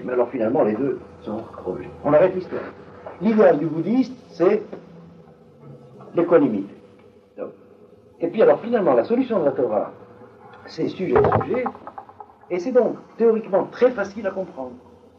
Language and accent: French; Algeria; born there; also born or lived in France; moi je suis né en Algérie, et j'ai fait mes études occidentales en France